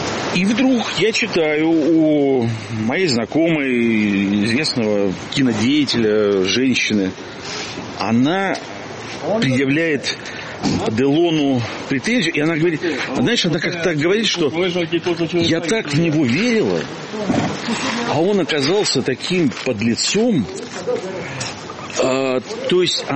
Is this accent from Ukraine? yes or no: yes; Lviv, Lviv Oblast, Ukraine; born there; Ну, окей, вот я сам родился во Львове